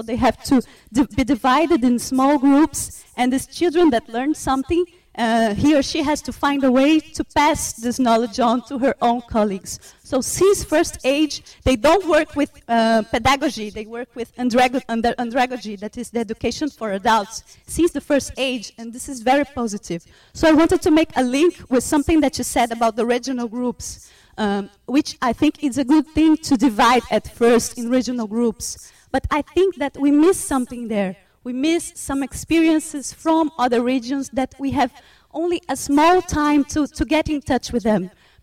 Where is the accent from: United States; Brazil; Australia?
Brazil; English is a second language; I'm from Brazil, from the Federal University of Santa Maria